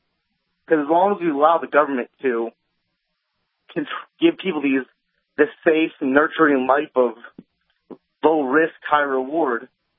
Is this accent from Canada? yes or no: no; Illinois, United States; I grew up in Illinois, so I was indoctrinated as a liberal.